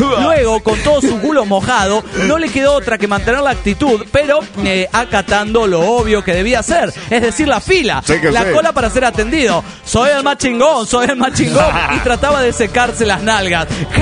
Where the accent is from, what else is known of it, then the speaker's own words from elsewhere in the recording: Puno, Peru; Hola, soy … de Puno, Perú.